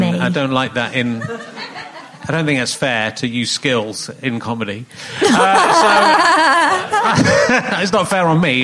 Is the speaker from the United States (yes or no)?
no; Manchester, North West England, United Kingdom; Hey, oh, what's going on? I'm from Manchester.